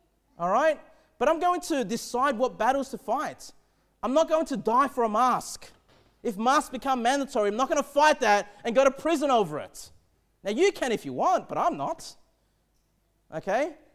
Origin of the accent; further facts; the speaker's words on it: Australia; I'm an Australian, and I love Australia.